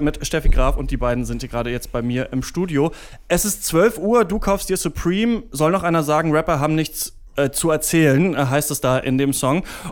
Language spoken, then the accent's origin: German; Halle, Saxony-Anhalt, Germany; born there; Ich bin selbst auch im Osten in Halle geboren und dann wurde rüber gemacht und dann jetzt wohne ich wieder im Osten.